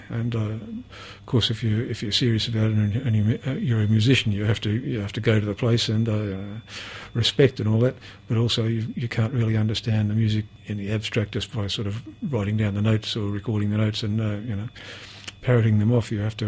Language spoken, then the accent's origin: English; Avalon, New South Wales, Australia; I was born in Avalon, which in those days, I was born in 1948, in those days had three shops and had a dirt road. It was a fantastic place to grow up. You know, we lived 100 yards from the beach